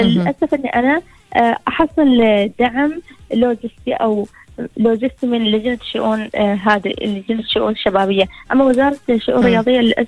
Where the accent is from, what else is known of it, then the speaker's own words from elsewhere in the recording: Oman; وأنا عمانية